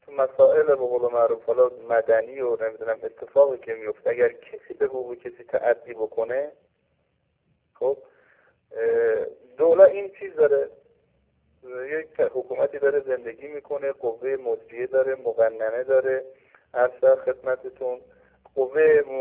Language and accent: Persian; Iran; چون معمولا چون ما ایرانی هستیم مصادره میکنیم مسائل رو به پیرامون خودمون